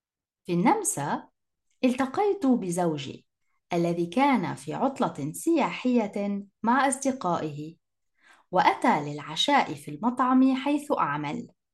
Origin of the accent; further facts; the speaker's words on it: Jordan; also born or lived in Austria / Canada; now in Paris, France; عمري 35 سنة. أنا أردنية الأصل، ولكنني تنقلت بين بلدان كثيرة لأدرس وأعمل. فقد سكنت في الأردن طبعا، وفي النمسا وكندا، وأنا اليوم أعيش في باريس منذ 4 سنوات،